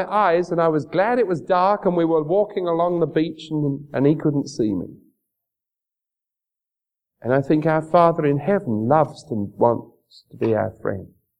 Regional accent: England, United Kingdom; I said, how do you know I'm from England?

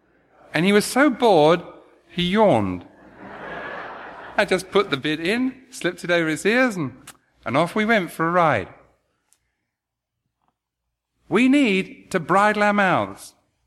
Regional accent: London, United Kingdom; I was a boy growing up in London. It's now a very posh place, it was in those days. It's now a bit of a slum.

